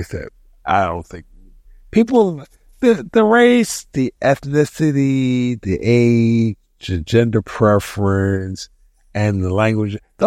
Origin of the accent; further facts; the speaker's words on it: Baltimore, Maryland, United States; I'm a kid from East Baltimore.